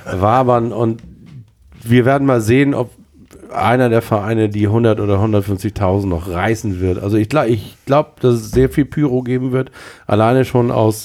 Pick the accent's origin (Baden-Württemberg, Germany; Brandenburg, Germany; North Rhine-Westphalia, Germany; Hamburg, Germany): Hamburg, Germany; Ich habe ja die klassische St. Paulianer-Ausbildung genossen. Also als Hamburger bin ich...